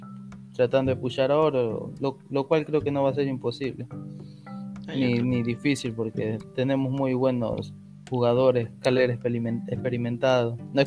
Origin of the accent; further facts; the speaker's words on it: Ecuador; soy de Ecuador